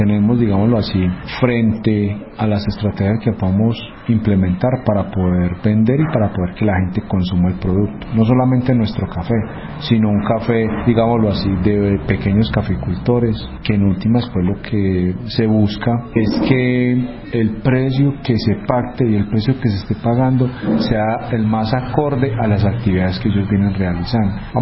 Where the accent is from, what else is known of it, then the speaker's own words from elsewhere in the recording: Colombia; sabemos que como buenos colombianos siempre nos han enseñado a tomar café de greca.